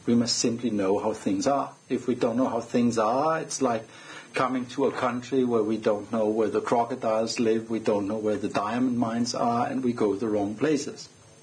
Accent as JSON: {"language": "English", "country": "Denmark", "said": "I'm from Denmark, I'm a Lama"}